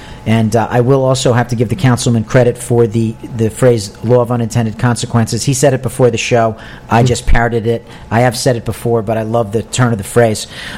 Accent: Ossining, New York, United States; I'm from Ossining.

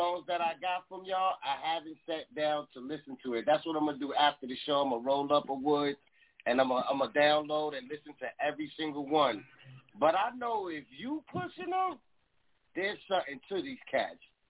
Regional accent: New York, United States; I'm from New York. Nobody likes nobody.

